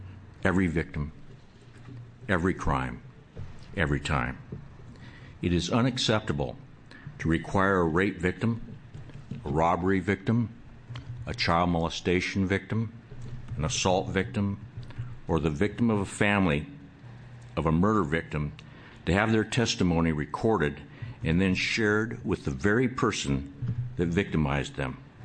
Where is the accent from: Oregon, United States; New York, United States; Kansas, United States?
Oregon, United States; Portland; And I might add that I grew up in North Portland as a kid back in the 50s and 60s.